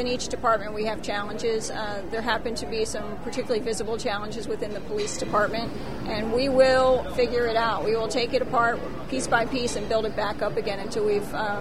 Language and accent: English; Baltimore, Maryland, United States; I grew up in Baltimore City.